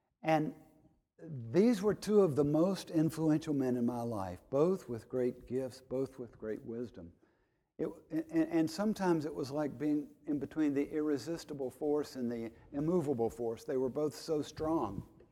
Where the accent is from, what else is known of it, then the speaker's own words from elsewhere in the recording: North Carolina, United States; I grew up in North Carolina surrounded by a good, large family.